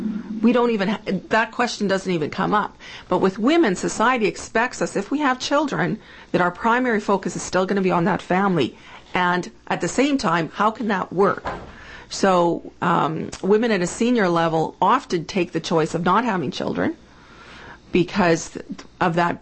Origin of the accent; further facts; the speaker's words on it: Canada; As a Canadian woman, that is sad. That bothers me. And I think it should bother every Canadian.